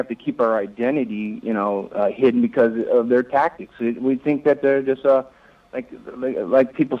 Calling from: New Zealand; I'm calling all the way from another country, so...

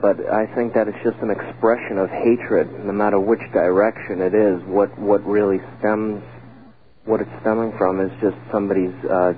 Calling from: Bohemia, New York, United States

